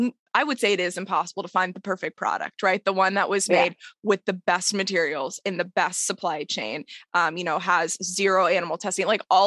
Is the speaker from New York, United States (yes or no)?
no; Texas, United States; I'm from Texas originally. So, you know, a lot of meat going on down there.